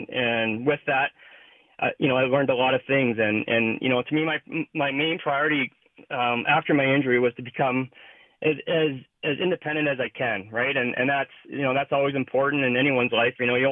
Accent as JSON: {"language": "English", "town": "Sherwood Park", "region": "Alberta", "country": "Canada", "tie": "born or raised there", "said": "I mean, I grew up playing hockey in Sherwood Park and all the way up"}